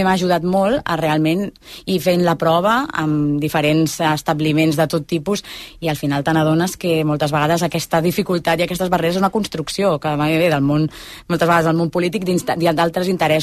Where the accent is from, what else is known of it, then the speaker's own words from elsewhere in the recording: Catalonia, Spain; Jo, la veritat és que jo la meva llengua és el català. És veritat que a casa és molt bilingüe